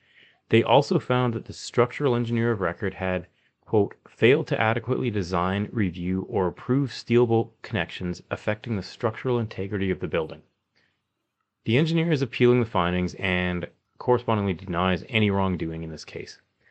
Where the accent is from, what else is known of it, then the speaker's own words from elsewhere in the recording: Calgary, Alberta, Canada; we're both from Calgary, Alberta, Canada.